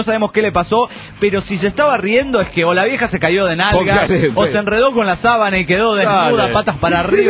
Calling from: Caracas, Capital District, Venezuela; de Caracas, Venezuela.

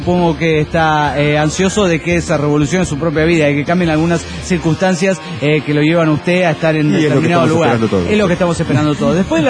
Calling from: Santander, Cantabria, Spain; de Santander, España.

